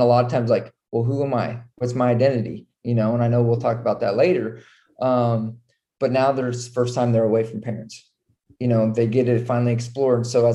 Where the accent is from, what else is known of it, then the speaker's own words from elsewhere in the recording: Nebraska, United States; I'm originally from Nebraska, small town in Nebraska.